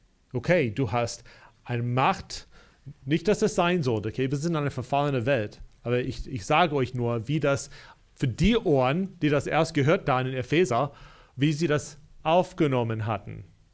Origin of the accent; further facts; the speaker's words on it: United States; German is a second language; also ich bin in Amerika aufgewachsen, aber nicht in dem Westen.